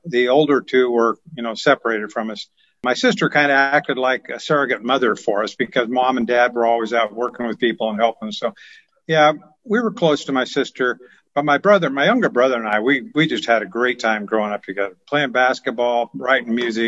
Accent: Dallas, Oregon, United States; born there; But yes, I was born in Dallas, Oregon, and on my father's side, a lot of Mennonites.

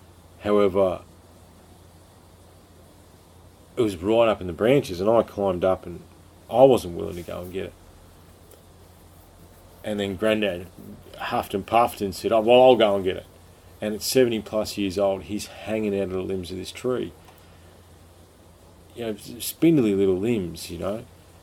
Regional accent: Victoria, Australia; You know, I grew up in Victoria, you know, had a sharing in my hand 8 months of the year.

